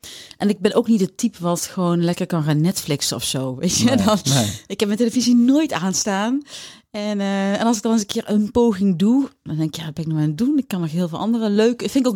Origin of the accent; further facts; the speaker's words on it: the south, Netherlands; accent: soft G; Ik woon in het zonnige zuiden, maar ja. Dat hoor je vast wel aan mijn zachte G.